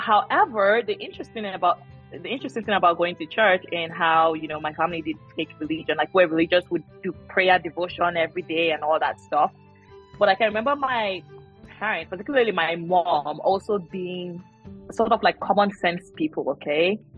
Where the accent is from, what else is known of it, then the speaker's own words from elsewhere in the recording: Northern Nigeria, Nigeria; also born or lived in Abuja / Kaduna / Kano / Jos; I grew up most of my life in the northern part of Nigeria. So I grew up in Abuja, in Kaduna, a little bit in Kano as well, Jos. I have spent most of my life in the northern part of Nigeria. So I do speak Hausa.